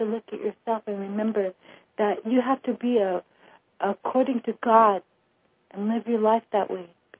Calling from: Fayetteville, North Carolina, United States; I'm calling from Fayetteville, North Carolina.

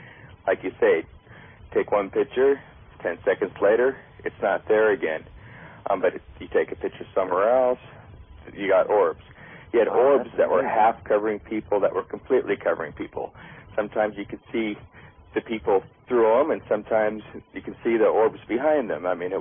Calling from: Boise, Idaho, United States; I'm calling from Boise, Idaho.

